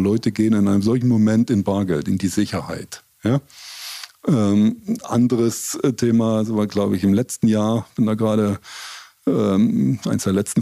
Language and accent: German; Saxony, Germany; born there; now in Paderborn, Germany; Meine Kinder sind hier groß geworden. Ich bin gebürtiger Sachse, wohne in Ostwestfalen. Ich würde das schon als Heimat bezeichnen inzwischen.